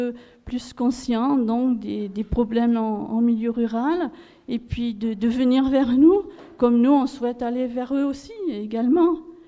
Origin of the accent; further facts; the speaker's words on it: La Courtine, Nouvelle-Aquitaine, France; Je ne suis pas de Bessa, hein, je suis de la Courtine, la grande ville.